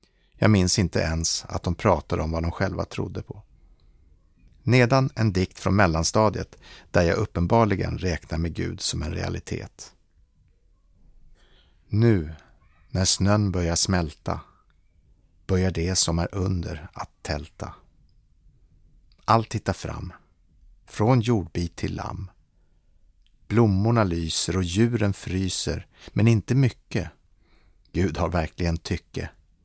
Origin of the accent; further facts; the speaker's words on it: Stockholm, Stockholm County, Sweden; Min uppväxt i Stockholms södra närförorter var sekulär